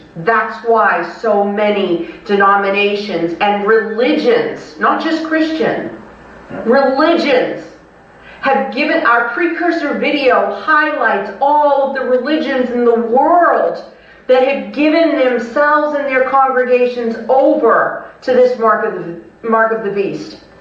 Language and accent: English; Ireland; I'm Irish, I was brought up Catholic. I went to Catholic schools.